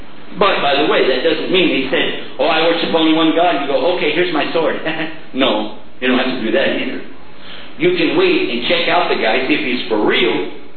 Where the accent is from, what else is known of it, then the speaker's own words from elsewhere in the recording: Texas, United States; Let me tell you a little story. I'm from Texas, okay? In Texas, we got a saying